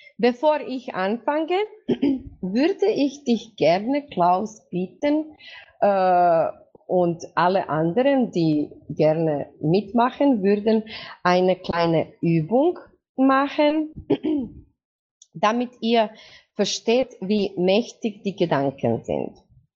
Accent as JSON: {"language": "German", "country": "Croatia", "said": "also ich komme aus Kroatien"}